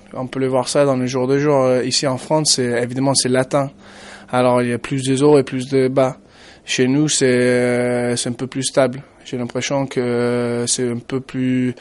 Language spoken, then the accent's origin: French; Ballina, Connacht, Ireland; French is a second language; depuis que je suis jeune, j'ai commencé le rugby à l'école de rugby chez moi en Irlande, à Ballina, à 6 ans.